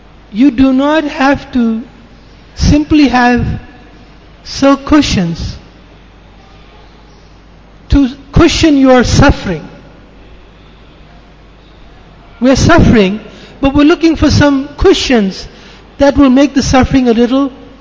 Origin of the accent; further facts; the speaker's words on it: England, United Kingdom; Now, I'm from England. So in England, in the old times, in the Victorian days, they have barges